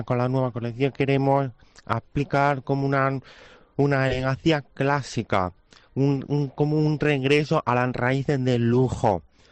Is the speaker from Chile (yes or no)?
no; Castile, Spain; Ya sabemos que yo vengo de las tierras de Castilla, Anchas Castilla, por supuesto.